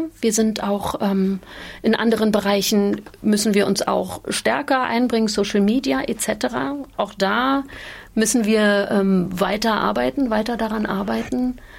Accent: East Germany, Germany; Ich als Ostdeutsche, das müssen wir machen.

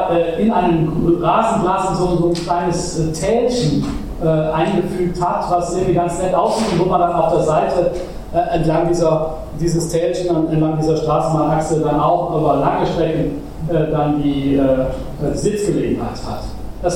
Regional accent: Cologne, North Rhine-Westphalia, Germany; ich gehe jetzt mal von meiner Heimatstadt Köln aus

